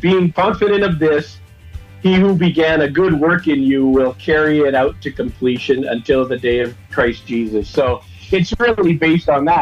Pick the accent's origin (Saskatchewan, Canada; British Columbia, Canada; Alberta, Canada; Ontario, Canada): Saskatchewan, Canada; Well, I'm from Saskatchewan. I live in Regina. Was born into a musical family.